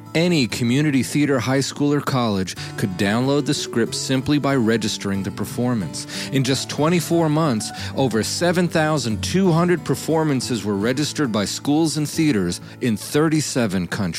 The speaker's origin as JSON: {"language": "English", "town": "Lexington", "region": "Kentucky", "country": "United States", "tie": "born or raised there", "said": "So let's journey to the historic opera house in my hometown of Lexington, Kentucky"}